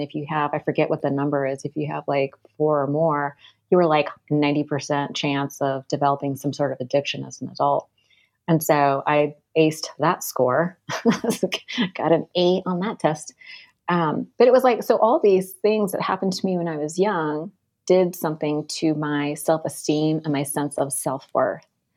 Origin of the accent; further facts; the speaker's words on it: California, United States; accent: southern; So I have a little southern accent for no reason.